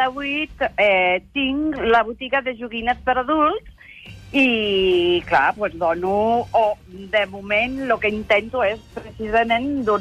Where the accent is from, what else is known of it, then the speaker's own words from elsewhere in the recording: France; jo he crescut a França, llavors sí que és veritat que a vegades barrejo molts idiomes, i llavors em costa una miqueta